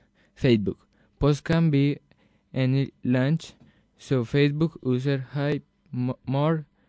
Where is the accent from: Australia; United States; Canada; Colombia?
Colombia; English is a second language; now in Spain; I came to Spain with a group. I'm from Colombia.